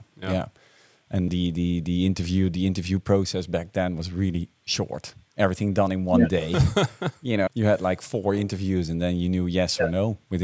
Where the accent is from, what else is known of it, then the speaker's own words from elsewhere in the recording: Lisse, South Holland, Netherlands; English is a second language; now in Bloemendaal, Netherlands; We live very near here in Bloemendaal. And I grew up actually in Lisse. Lisse is a village quite near here as well. Tulip area. Agricultural area as well.